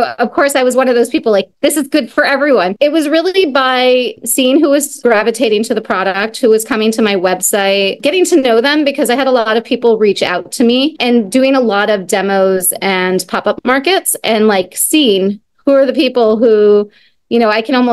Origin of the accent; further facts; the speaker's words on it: New England, United States; also born or lived in Canada; I was born in Canada and raised in New England.